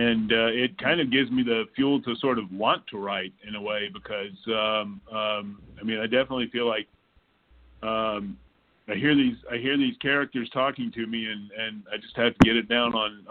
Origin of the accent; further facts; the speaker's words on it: Atlanta, Georgia, United States; it is informed by my life growing up in Atlanta and in Georgia.